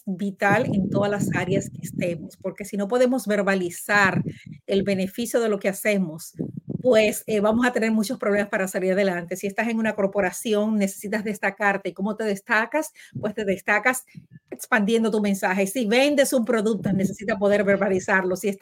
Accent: Dominican Republic; para mí como latina y como dominicana

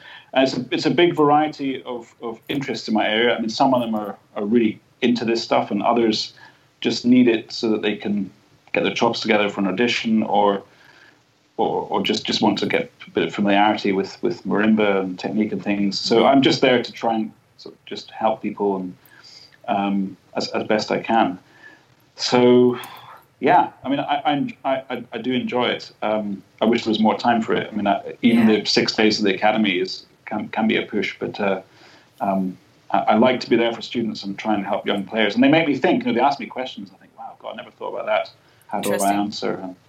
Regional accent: Scotland, United Kingdom; This is where I grew up in Scotland.

